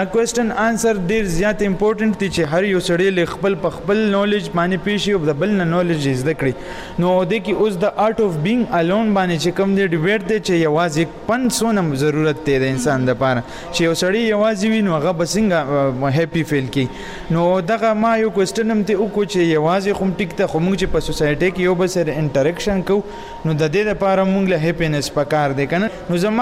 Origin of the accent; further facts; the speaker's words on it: Peshawar, Khyber Pakhtunkhwa, Pakistan; now in Lahore, Pakistan; زه ایف سی کالج کې سبق ویم لاهور کې د پولیټیکل ساينس سټوډنټ ایم د ایم فیل او زه د پېښور اوسیدونکی یم